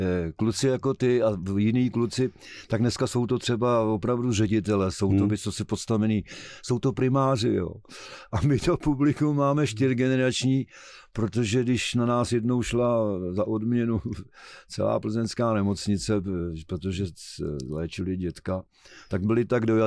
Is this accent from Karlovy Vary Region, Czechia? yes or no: no; Ostrava, Moravian-Silesian Region, Czechia; Ale my jsme v Ostravě vždycky byli doma, Železné srdce republiky. Ano. Popravdu, ale my jsme prostě Ostraváci.